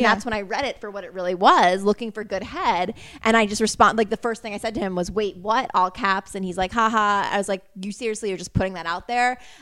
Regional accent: Connecticut, United States; I'm from Connecticut.

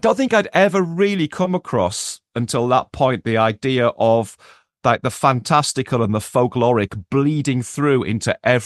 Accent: Yarm, North East England, United Kingdom; when I walked in the woods around my hometown, around Yarm, and it's quite a rural area

